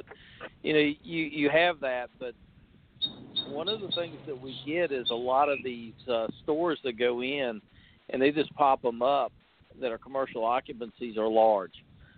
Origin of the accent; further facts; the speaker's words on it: West Virginia, United States; also born or lived in North Carolina; Now, growing up and working in North Carolina and growing up in West Virginia, we had exactly that.